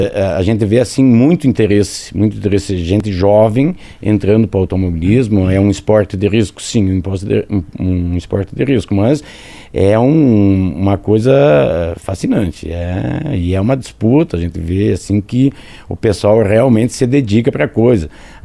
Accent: Rio Grande do Sul, Brazil; tem comissários que é daqui do Paraná, tem comissários que é do Rio Grande do Sul, eu venho de lá.

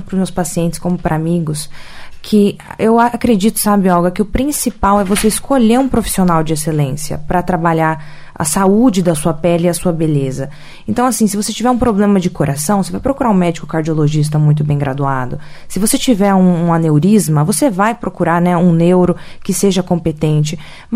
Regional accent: Cascavel, Paraná, Brazil; Eu sou cascavelense, mas eu fiz toda a minha formação no Rio de Janeiro. E aí, há 4 anos, decidi retornar para minha cidade natal

